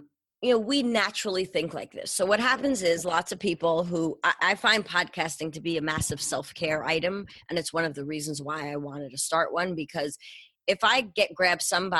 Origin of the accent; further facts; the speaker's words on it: New York, United States; You know, I'm a New Yorker. I'm a little Jewish girl.